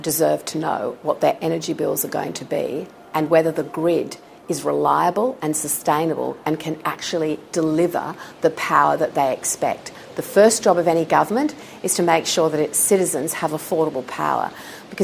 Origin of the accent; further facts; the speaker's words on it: New South Wales, Australia; you know that I come from Western New South Wales